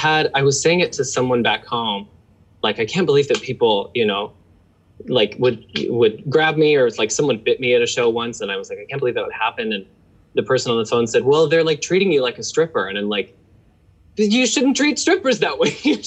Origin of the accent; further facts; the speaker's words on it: Utah, United States; now in New York, United States; I'm from Utah, which is a much more conservative place.